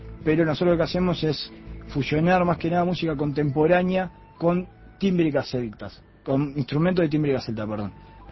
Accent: Uruguay; born there; tenemos descendencia irlandesa, mi hermana y yo más que nada, pero somos uruguayos, nacidos acá y también amante del Uruguay, ¿no?

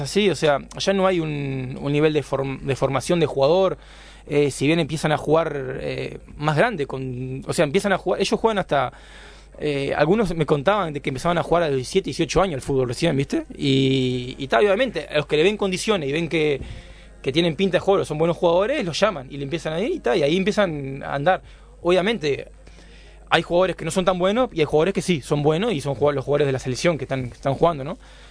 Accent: Rosario, Colonia, Uruguay; yo soy de Colonia, Rosario.

